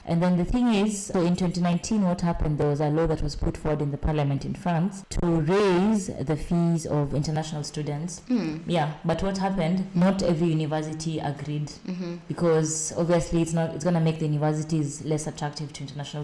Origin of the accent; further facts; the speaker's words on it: Kenya; like for us, we're students, we're Kenyan students, there's not as many scholarships as there are for the total